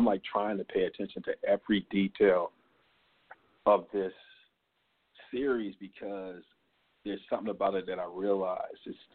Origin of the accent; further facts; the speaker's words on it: Michigan, United States; Growing up in Michigan, both probably rooting for the Wolverines and then the Pistons.